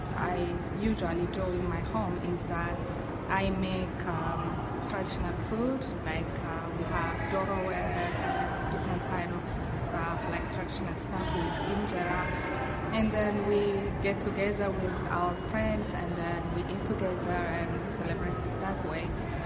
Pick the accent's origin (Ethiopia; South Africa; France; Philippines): Ethiopia; English is a second language; now in United States; I am from Ethiopia, and we are, as a Christian, I came from a Christian background